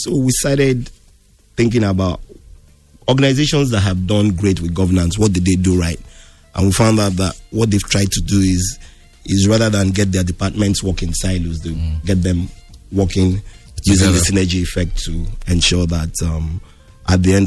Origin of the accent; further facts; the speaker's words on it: Nigeria; Where am I from? I'm from Nigeria.